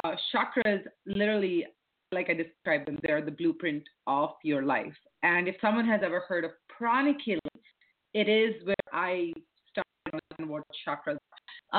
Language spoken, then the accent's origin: English; India; I'm Indian. So it is very much intrinsic to the culture.